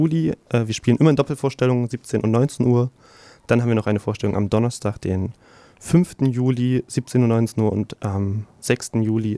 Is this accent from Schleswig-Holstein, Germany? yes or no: no; Leipzig, Saxony, Germany; Ich komme aus Leipzig, hatte angefangen zu recherchieren, wie man das so macht mit dem Internet und so weiter.